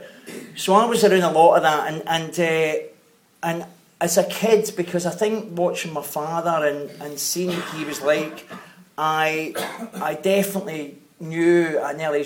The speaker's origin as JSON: {"language": "English", "town": "Glasgow", "region": "Scotland", "country": "United Kingdom", "tie": "born or raised there", "said": "so I grew up in Glasgow and my family"}